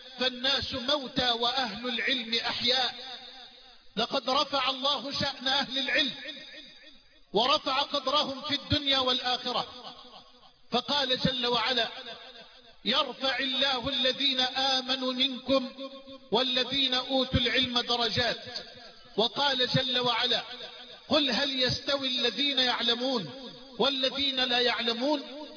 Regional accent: Egypt; في بلدنا مصر

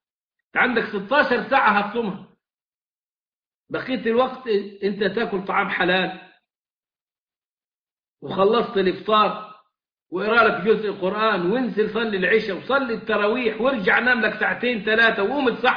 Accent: Egypt; واسألوا عندنا في مصر شركة ماتسيان، ماتسيان كيف تصنع السجاير؟

